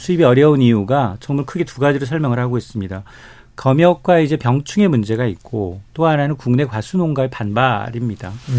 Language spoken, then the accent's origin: Korean; South Korea; 근데 뭐 저는 이제 한국인이니까 우리 게 제일 맛있다라고 생각을 하겠지만